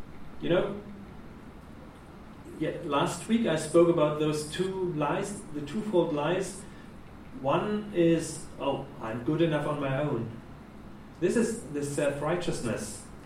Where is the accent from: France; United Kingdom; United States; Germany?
Germany; my hometown in Germany is just a couple of kilometers away from where Luther was born, Martin Luther.